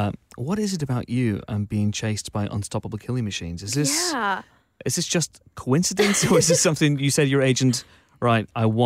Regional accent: United Kingdom; We're British, so we have to be very British about that sort of stuff.

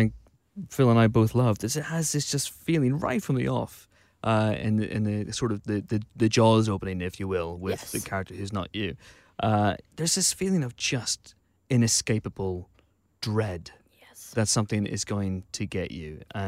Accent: United Kingdom; We're British, so we have to be very British about that sort of stuff.

